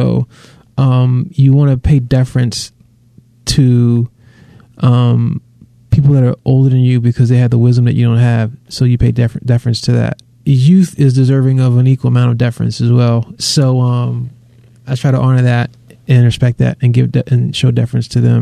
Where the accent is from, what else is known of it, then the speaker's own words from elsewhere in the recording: Severna Park, Maryland, United States; No, I'm from Severna Park. I grew up out in, which is right sandwiched between Baltimore and Annapolis.